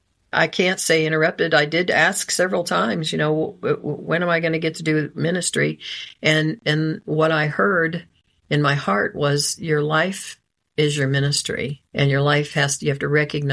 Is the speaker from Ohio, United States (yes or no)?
yes; Xenia, Ohio, United States; also born or lived in Springfield; In Ohio, in Xenia, Ohio, which is where, well, I was born in Springfield, but I grew up basically in Xenia, and my parents and my three siblings all live there